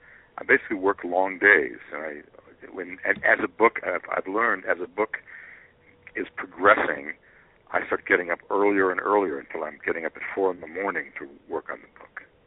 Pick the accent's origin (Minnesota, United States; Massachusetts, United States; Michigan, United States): Massachusetts, United States; Boston; That's right. Well, it's my hometown. It's, you know, I love writing about Boston.